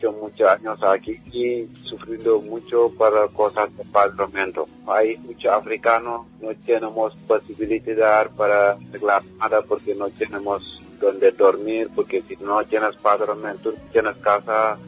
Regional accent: Senegal; Spanish is a second language; Y somos de gente de Senegal

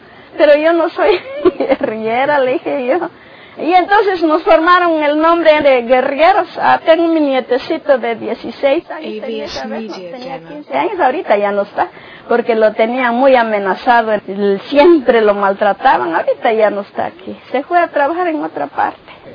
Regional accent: San Mateo, Guatemala; yo soy de aquí de San Mateo, vivo cerca

